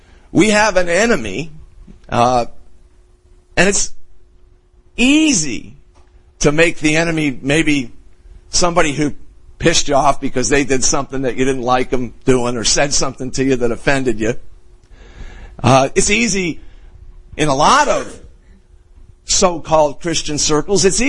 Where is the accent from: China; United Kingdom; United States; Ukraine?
United Kingdom; Scotland; I'm a Scotsman.